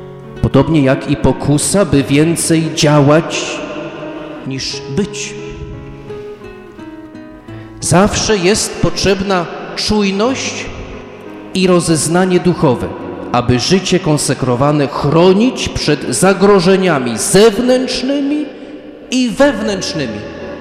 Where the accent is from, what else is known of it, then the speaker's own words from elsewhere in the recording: United States; Polish is a second language; moved away as an adult; now in Poland; Ja się w Polsce nie urodziłem. Ja przeprowadziłem się do Polski ze Stanów Zjednoczonych, jak miałem 34 lata. Już byłem kapłanem.